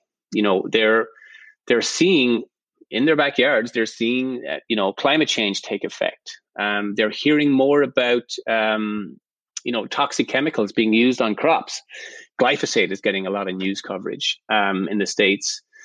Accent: Ireland; I was raised in Ireland

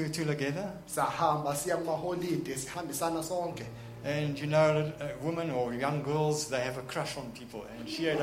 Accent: Springs, Gauteng, South Africa; I lived in Springs for all of my life, just about. I was born in Springs. I lived there for 24 years.

